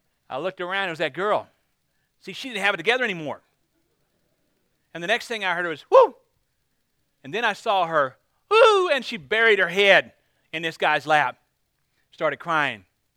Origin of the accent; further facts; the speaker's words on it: United States; I said, I'm an American, I have a lot of influence.